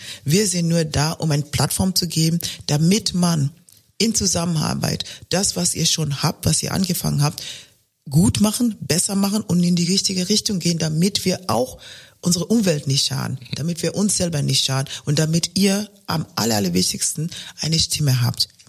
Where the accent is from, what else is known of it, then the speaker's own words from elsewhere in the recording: Kenya; Aber ich komme aus Kenia. Kenia ist ein Land. Kenia ist eine Nation. Wir sind 48 Millionen Menschen